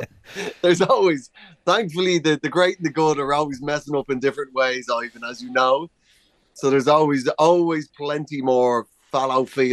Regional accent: Kilbarrack, Leinster, Ireland; now in England, United Kingdom; So I'm from Kilbarrick. I live in England.

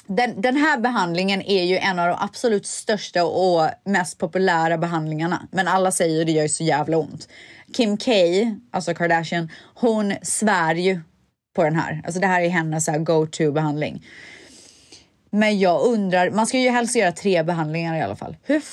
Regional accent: Sweden; jag är svensk.

